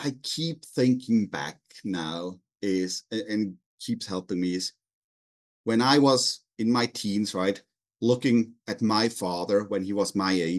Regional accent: Switzerland; particularly since I came from Switzerland, right?

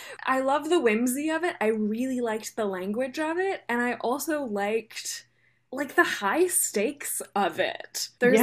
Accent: Maryland, United States; I went to the beaches in Delaware. I'm from Maryland, went there every once in a while

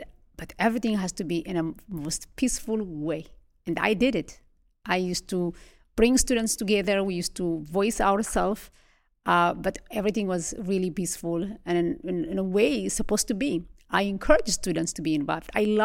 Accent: Israel; Because I know the fact. I grew up in Israel.

